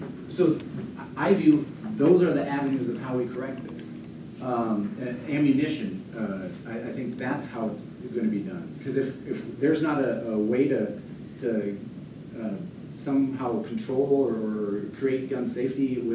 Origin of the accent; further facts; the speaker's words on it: Iowa, United States; I'm a freshman from Iowa.